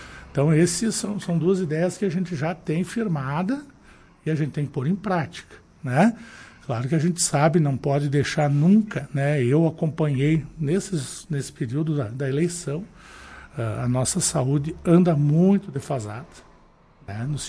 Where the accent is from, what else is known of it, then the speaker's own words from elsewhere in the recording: Vacaria, Rio Grande do Sul, Brazil; also born or lived in Cuiabá; sou natural daqui de Vacaria. Uhum. Para lá eu fui com 1 ano de idade, aos 7 anos nós retornamos para cá, a qual moro a vida inteira aí na nossa cidade de Vacaria.